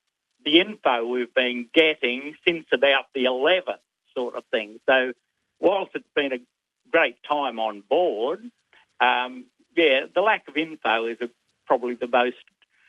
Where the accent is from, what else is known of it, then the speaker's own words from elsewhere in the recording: Bribie Island, Queensland, Australia; Well, we're from Bribie Island in Queensland.